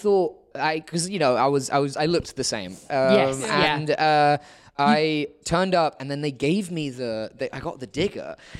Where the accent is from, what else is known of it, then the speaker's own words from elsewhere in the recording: Twickenham, London, United Kingdom; because I grew up in Twickenham, so that was why you go to Twickenham Stadium.